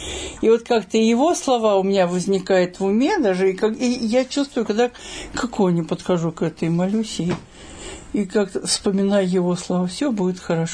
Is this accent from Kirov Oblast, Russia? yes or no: no; Moscow, Russia; выросла в Москве. Мне было 16 лет